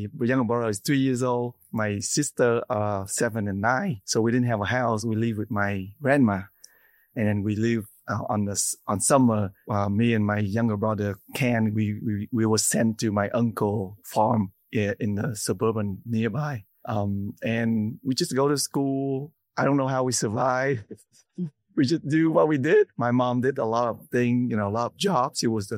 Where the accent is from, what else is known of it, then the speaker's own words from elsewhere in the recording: Vietnam; So I was born in Vietnam in 1970.